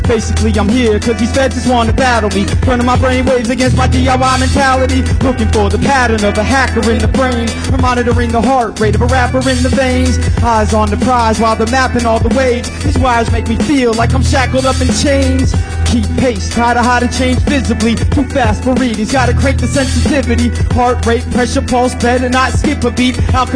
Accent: Cincinnati, Ohio, United States; Cincinnati.

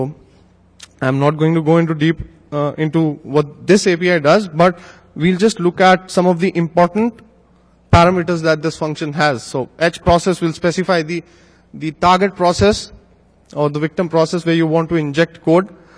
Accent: India; So a little bit about me. I'm from India.

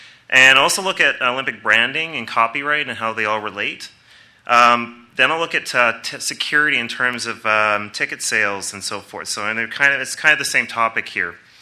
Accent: Vancouver, British Columbia, Canada; I am from Vancouver, as someone else is too.

